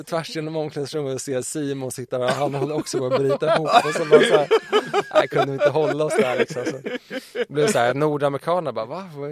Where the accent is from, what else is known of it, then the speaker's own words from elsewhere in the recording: Finland; Jag är ju finländare.